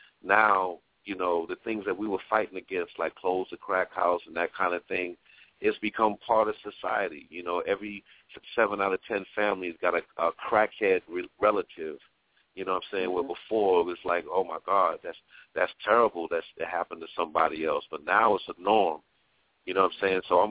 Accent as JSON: {"language": "English", "town": "Brooklyn", "region": "New York", "country": "United States", "said": "I'm from Flatbush, Brooklyn, man. I don't have a choice with this."}